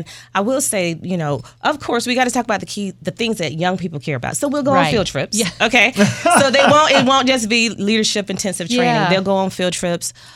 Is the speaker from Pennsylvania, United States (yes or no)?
no; Darlington, South Carolina, United States; But we wanted to make sure I started this in my hometown of Darlington, South Carolina first.